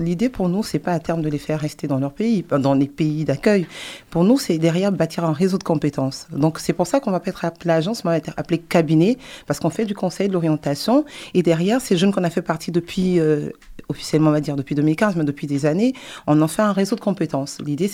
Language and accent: French; Côte d’Ivoire; now in Senegal; Alors, d'où je viens d'une île paradisiaque qui est en Côte d'Ivoire, à quelques kilomètres d'Abidjan